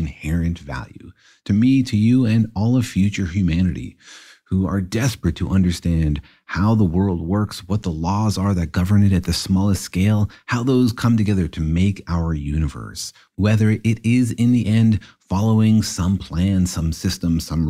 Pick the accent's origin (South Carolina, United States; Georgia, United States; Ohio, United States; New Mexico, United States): New Mexico, United States; Los Alamos; when I was growing up in Los Alamos, you know, physics was in the air.